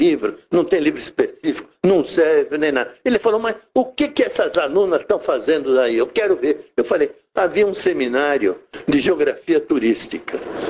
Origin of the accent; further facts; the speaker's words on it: Santa Catarina, Brazil; E sou catarinense.